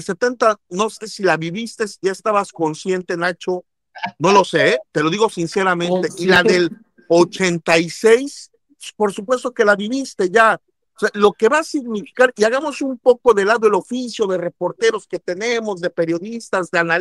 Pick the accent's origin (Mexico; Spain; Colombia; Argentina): Mexico; nosotros que somos periodistas mexicanos vamos a estar en México con nuestra base